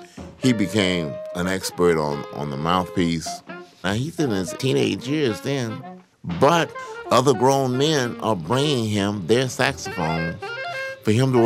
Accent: Philadelphia, Pennsylvania, United States; because I grew up in Philadelphia and there were a lot of musicians who, if they got involved in heroin, that just took them out of music

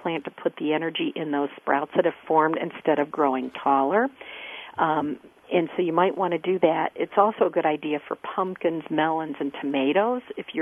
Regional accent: Ohio, United States; friends bought me a Homestead Ohio Buckeye because I'm originally from Ohio

